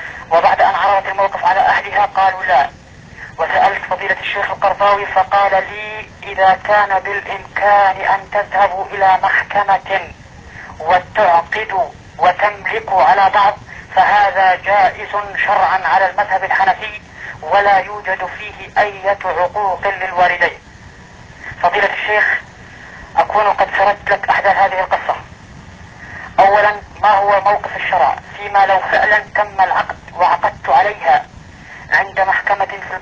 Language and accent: Arabic; Jordan; وأنا أردني.